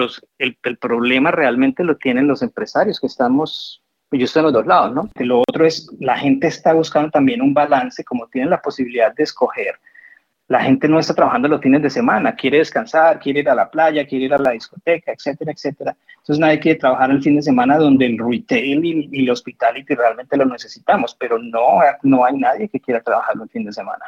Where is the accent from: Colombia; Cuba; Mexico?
Colombia; en el caso nuestro como colombianos